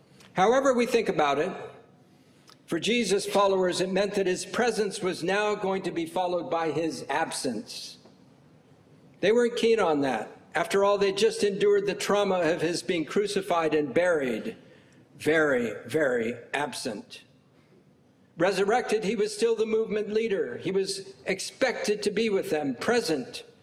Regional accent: Vermont, United States; I come from Vermont. It's different up there.

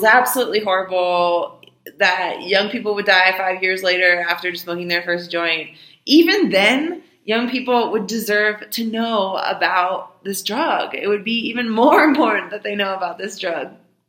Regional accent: United States; I think a lot of times growing up in the United States, our mainstream media and politicians, our educational systems don't really teach us to look beyond the borders of the United States for answers.

